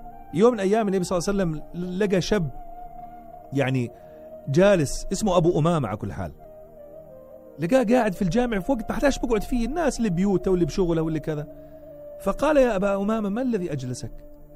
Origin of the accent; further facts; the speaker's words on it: Jordan; كم بيت عندنا بالأردن بيقرأها؟